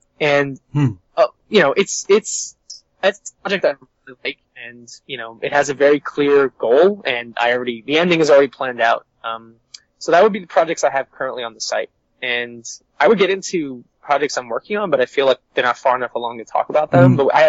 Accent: Brooklyn, New York, United States; So it's just we're from Brooklyn.

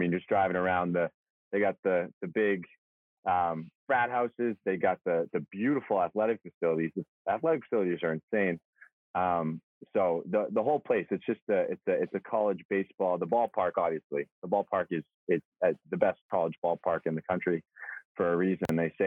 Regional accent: North Andover, Massachusetts, United States; I grew up just outside of Boston, North Andover, Mass, like 30 minutes north of Boston. Went to North Andover High School

